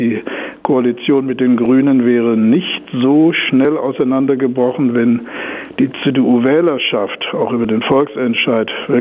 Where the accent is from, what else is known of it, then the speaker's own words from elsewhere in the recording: Hamburg, Germany; Ich persönlich bin als Hamburger, seit 21 Jahren lebe ich hier in verantwortlicher Stelle